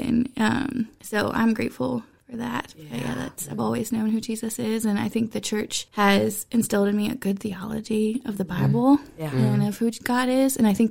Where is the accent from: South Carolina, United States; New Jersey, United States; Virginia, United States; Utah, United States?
Virginia, United States; I am a native of the Shenandoah Valley.